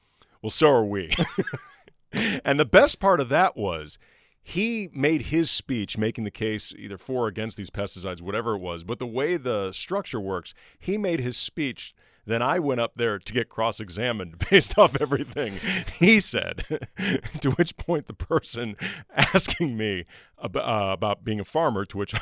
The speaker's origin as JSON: {"language": "English", "town": "St. Louis", "region": "Missouri", "country": "United States", "tie": "born or raised there", "said": "because we grew up in St. Louis, for people who don't know"}